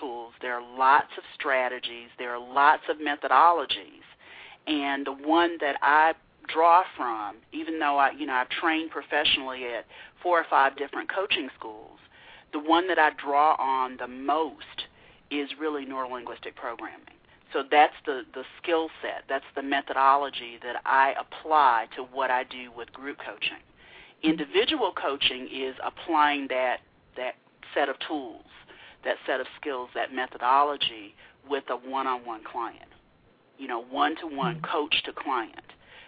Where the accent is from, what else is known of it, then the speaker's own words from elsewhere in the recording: Macon, Georgia, United States; also born or lived in Atlanta / Texas; Originally, I'm from Macon, Georgia.